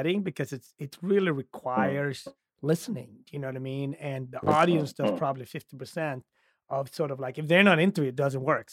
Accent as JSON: {"language": "English", "town": "Gothenburg", "region": "Västra Götaland", "country": "Sweden", "tie": "born or raised there", "said": "It was in my hometown in Gothenburg."}